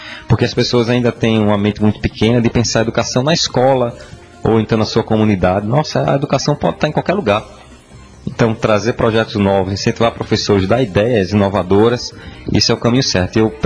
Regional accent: Pernambuco, Brazil; na Mata Norte, que é de onde eu venho

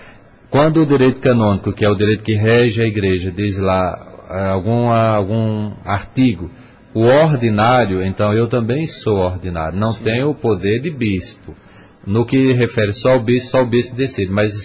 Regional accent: Santa Cruz da Venerada, Brazil; Sou de Santa Cruz da Venerada, mais especificamente da comunidade de Poço Dantas, um povoado, um pequeno distrito do nosso município, Poço Dantas.

